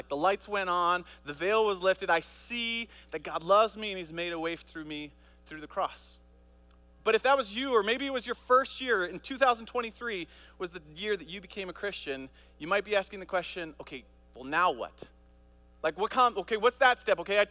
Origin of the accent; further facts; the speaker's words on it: Papua New Guinea; I grew up in Papua New Guinea, and there was the 4A tribe, which is over a mountain pass from where we lived.